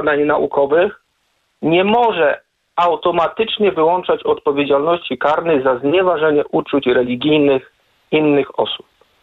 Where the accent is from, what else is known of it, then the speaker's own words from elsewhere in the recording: Gdańsk, Pomeranian Voivodeship, Poland; Jako gdańszczanin mam okazję obcować od urodzenia z podobnymi, uwaga, dziełami.